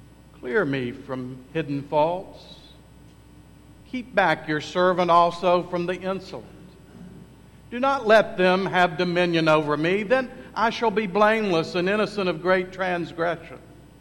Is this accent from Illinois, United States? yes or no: no; Huntington, West Virginia, United States; accent: Southern drawl; I was raised in Appalachia. In a city known as Huntington, West Virginia, and ended up in college in that same city. And so I have a little bit of a Southern drawl, but also an Appalachian twang.